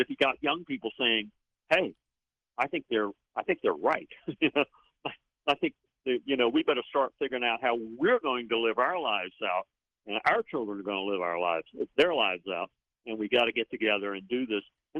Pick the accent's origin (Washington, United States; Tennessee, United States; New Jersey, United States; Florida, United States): Florida, United States; Jacksonville; Northern Florida, I came from there. I'm from Jacksonville.